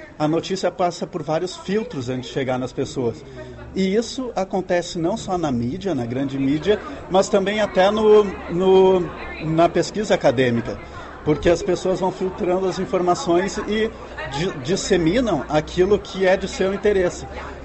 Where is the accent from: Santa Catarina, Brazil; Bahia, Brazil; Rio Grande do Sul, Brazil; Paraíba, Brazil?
Rio Grande do Sul, Brazil; Porto Alegre; eu sou natural de Porto Alegre, no sul do Brasil